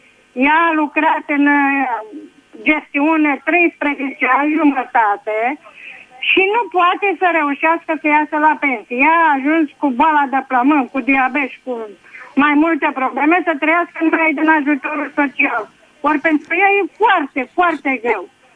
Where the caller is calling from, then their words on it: Vulcana-Pandele, Dâmbovița, Romania; sunt de la Vulcana Panderea Dâmbovița